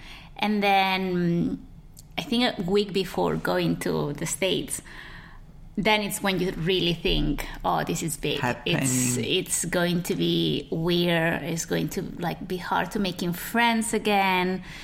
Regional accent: Catalonia, Spain; first language Catalan; English is a second language; So I'm from Catalonia, and in Catalonia they speak Catalan. That's the first language.

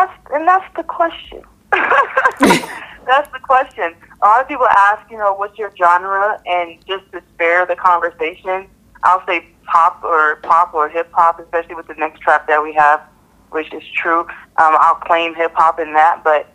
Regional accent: New Jersey, United States; And he didn't understand, but I'm from Jersey, so I was like, just don't worry.

